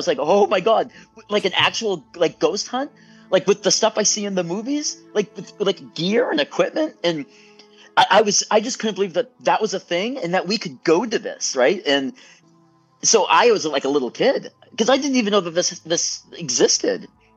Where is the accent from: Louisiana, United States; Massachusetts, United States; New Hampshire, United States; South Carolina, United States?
Massachusetts, United States; Salem; I was born and raised in Salem, Massachusetts. I lived there from birth until I was 30.